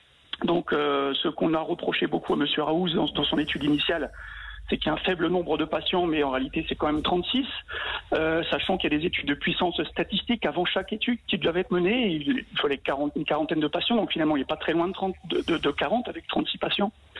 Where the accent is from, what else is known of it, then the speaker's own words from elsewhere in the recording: Reims, Grand Est, France; Je suis de Reims. Je ne suis pas du tout de l'IHU de Marseille.